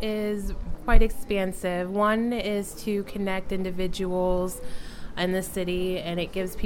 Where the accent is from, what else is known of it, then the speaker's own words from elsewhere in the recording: Scottsdale, Arizona, United States; I am from Scottsdale, Arizona, but I'm with WCAA in Albany, New York.